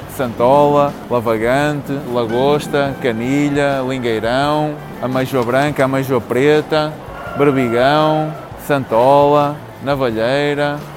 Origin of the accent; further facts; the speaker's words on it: Matosinhos, Norte, Portugal; Sou mesmo daqui de Matosinhos, os meus pais também nasceram e trabalharam sempre em Matosinhos